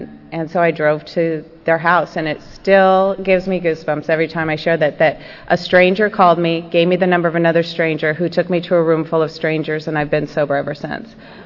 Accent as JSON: {"language": "English", "town": "La Crescenta", "region": "California", "country": "United States", "tie": "born or raised there", "said": "my best friend Diana and I grew up together in La Crescenta, and which is, by the way, where I live again today."}